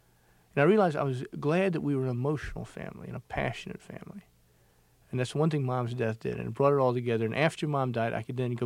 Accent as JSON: {"language": "English", "town": "Beaufort", "region": "South Carolina", "country": "United States", "said": "And I said … … from Beaufort, South Carolina."}